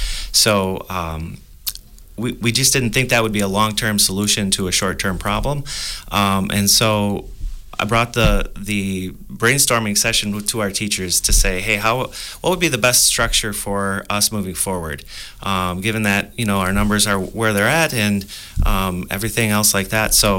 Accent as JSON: {"language": "English", "town": "Loganville", "country": "United States", "tie": "born or raised there", "said": "And I'm a local person. I grew up in Loganville"}